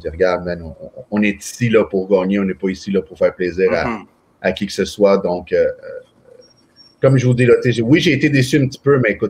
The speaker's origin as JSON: {"language": "French", "country": "Venezuela", "moved": "yes", "said": "c'était quelque chose que je ne croyais pas vivre dans ma vie lorsque je suis parti du Venezuela."}